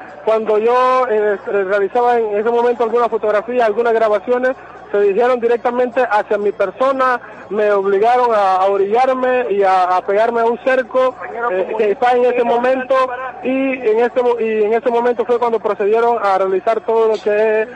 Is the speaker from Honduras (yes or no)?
yes; Honduras; con mi tarjeta de identidad como hondureño